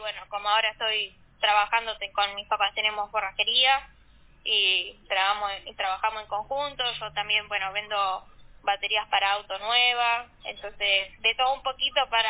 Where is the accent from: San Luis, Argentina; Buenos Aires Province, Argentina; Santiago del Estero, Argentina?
Buenos Aires Province, Argentina; Mar de Ajó; also born or lived in Merlo; No, yo soy nacida en Pontevedra, en Buenos Aires, en Merlo, pero bueno, nos vivimos a vivir acá a Mar de Ajó, a la costa, cuando bueno, tenía un añito, así que bueno, soy más de acá que de Buenos Aires.